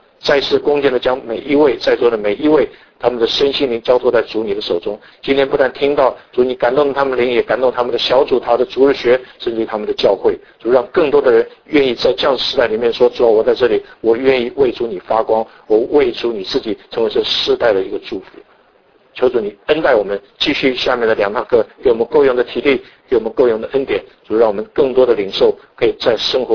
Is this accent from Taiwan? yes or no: no; China; 我们中国人知道风调怎么样，国泰怎么样啊